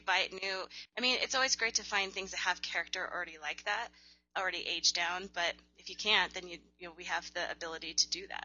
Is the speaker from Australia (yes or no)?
no; California, United States; now in Albuquerque, United States; where I'm from the Bay Area